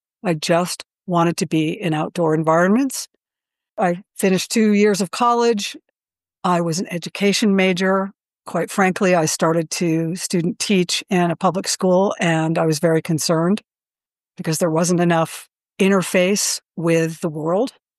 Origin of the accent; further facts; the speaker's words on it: New England, United States; born there; I was born in New England. I now live in Western Colorado.